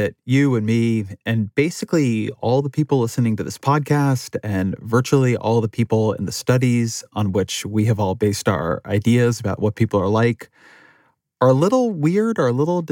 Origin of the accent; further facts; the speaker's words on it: California, United States; I'm a journalist, I'm a Californian.